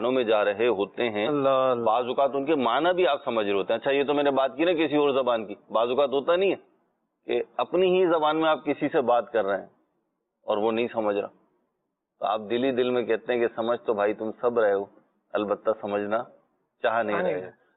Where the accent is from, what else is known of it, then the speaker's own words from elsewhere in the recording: Pakistan; جیسے ہم پاکستانی ہیں تو ہماری ایک مخصوص ہائٹ ہے